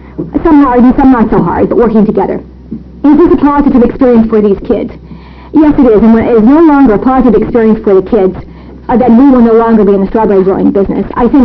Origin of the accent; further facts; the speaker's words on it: East, United States; now in Corvallis, United States; when I grew up in the East